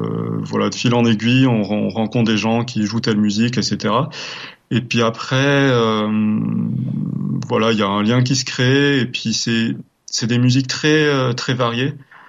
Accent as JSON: {"language": "French", "region": "Provence-Alpes-Côte d'Azur", "country": "France", "said": "j'ai commencé à jouer les musiques traditionnelles d'abord de la région d'où je viens, donc des Alpes du Sud."}